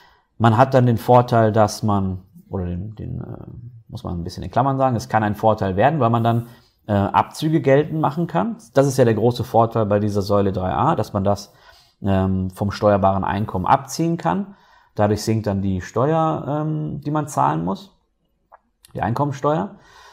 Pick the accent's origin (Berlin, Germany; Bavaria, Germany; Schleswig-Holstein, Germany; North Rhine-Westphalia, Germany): North Rhine-Westphalia, Germany; now in Switzerland; Zum Beispiel die Stadt, wo ich herkomme, das ist eine Stadt im Ruhrgebiet mit 50.000 Einwohnern, die hat keinen eigenen Bahnhof.